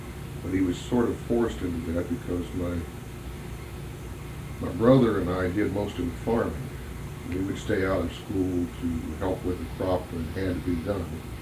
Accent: Kentucky, United States; born there; I was born in Bath County on November the 26th, 1944.

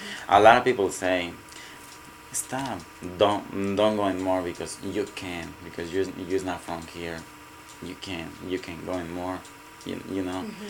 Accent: Mexico; accent: Mexican; English is a second language; The first time is really, really impossible for me learning English because my accent is Mexican.

